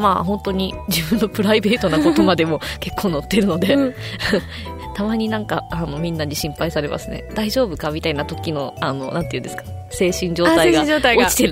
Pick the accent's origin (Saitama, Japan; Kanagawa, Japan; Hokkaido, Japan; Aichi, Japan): Kanagawa, Japan; Yokohama; now in Okinawa, Japan; 私は横浜です。